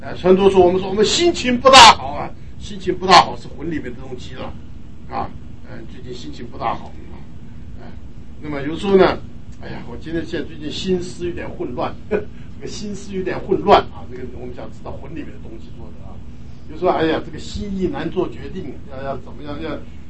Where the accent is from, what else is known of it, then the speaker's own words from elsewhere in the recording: China; 我们中国人很懂得心啊，我们中国人最讲心啊